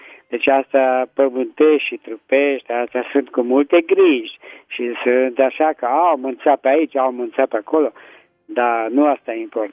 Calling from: Petroșani, Hunedoara County, Romania; Sunt acum din Petroșani.

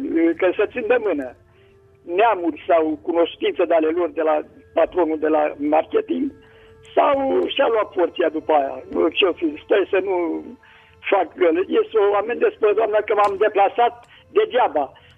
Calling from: Slatina, Olt County, Romania; din Slatina.

